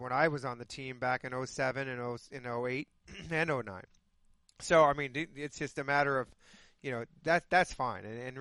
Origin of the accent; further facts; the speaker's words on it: Phoenix, Arizona, United States; I'm from Phoenix. You know that, right?